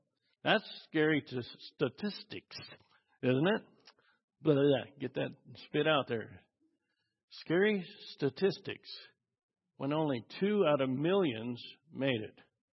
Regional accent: Idaho, United States; As many of you know, I'm from Idaho.

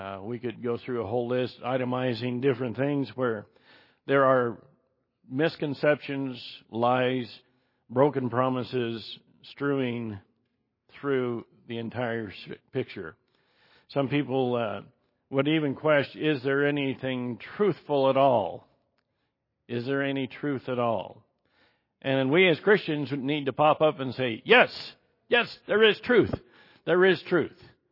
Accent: Pacific Northwest, United States; I'm from Northwest, so I've been on the Oregon Trail and seen the remaining tracks of the old wagon trains, stagecoaches, and everything that went through that region.

